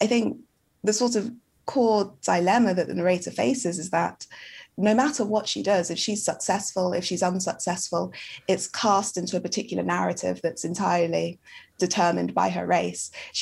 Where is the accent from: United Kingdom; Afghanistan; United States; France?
United Kingdom; I feel somewhat as a Black person a little bit on the outside of that conversation, despite being British.